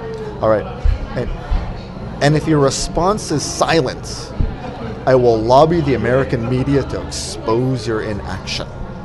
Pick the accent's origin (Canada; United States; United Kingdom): Canada; well, not one of us because I'm Canadian